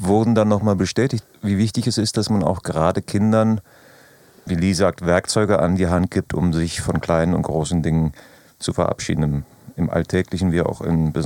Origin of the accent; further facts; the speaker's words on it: Northern Germany, Germany; Aus der ländlichen Gegend in Norddeutschland.